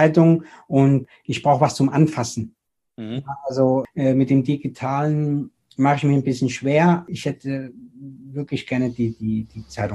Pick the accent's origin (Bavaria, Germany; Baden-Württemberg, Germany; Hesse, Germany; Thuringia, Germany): Hesse, Germany; Flörsheim; Wie ich vorhin erwähnt habe, ich komme ja aus Flörsheim, ja, und der Rheingau ist ja um die Ecke.